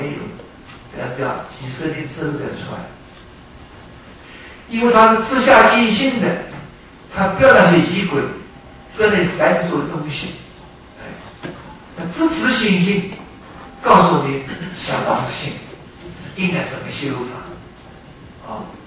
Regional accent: China; 所以不适合我们中国人的本性

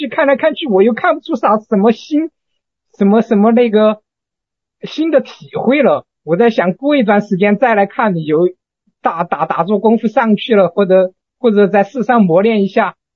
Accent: Deyang, Sichuan, China; 我是四川的，是四川德阳的。

